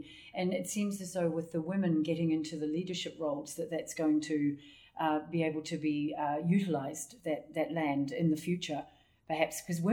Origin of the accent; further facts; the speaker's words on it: New Zealand; I'm from New Zealand, so I can relate to that originally because yes. I come from a very agricultural country, so I certainly can relate to the cattle.